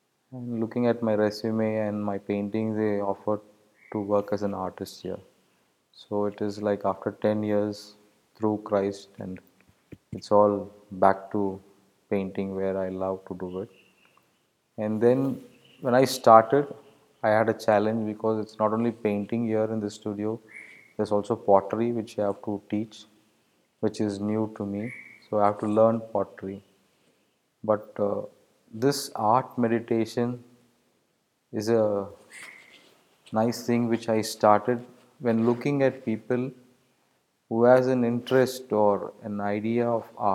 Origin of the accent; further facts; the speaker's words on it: India; the artist here. I'm from India and I live in Karnataka, southern part of the India, West Coast.